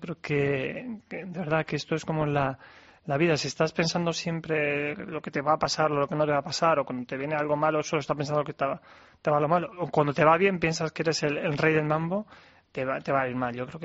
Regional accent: Madrid, Community of Madrid, Spain; Yo siempre digo que soy de Carabanchel, ¿no?, para ilustrar que si desde Carabanchel se puede emprender

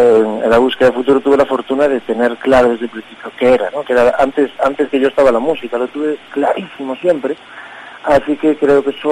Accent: Ferrol, Galicia, Spain; also born or lived in Pantín; soy de Ferrol a mucha honra, pero viví toda mi vida entre Pantín y Ferrol

